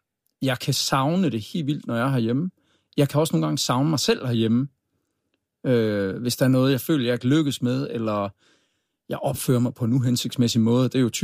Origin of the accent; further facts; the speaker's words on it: Skovby, Central Denmark Region, Denmark; Ja, jamen det er tæt på Aarhus, men langt ude i Jylland. Skovby ved Galten.